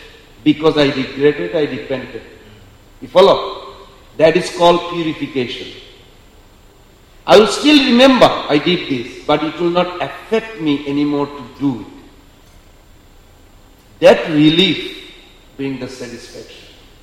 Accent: India; Just because I'm Indian, maybe they don't like me.

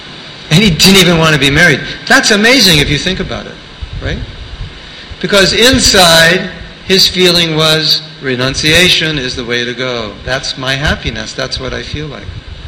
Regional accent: New York, United States; My father's from New York and he's Jewish. I can say it. I come from New York Jewish family, so I can say that.

